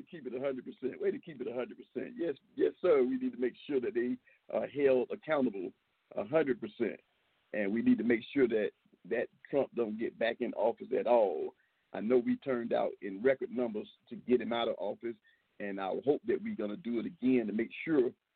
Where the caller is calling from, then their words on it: Georgia, United States; What's going on, Frank? … man, from Clayton County.